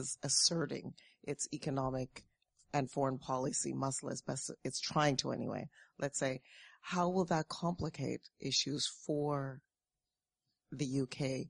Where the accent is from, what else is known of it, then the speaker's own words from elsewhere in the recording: Canada; also born or lived in Singapore; now in London, United Kingdom; I'm actually a Canadian expat living here in London who previously lived in Singapore.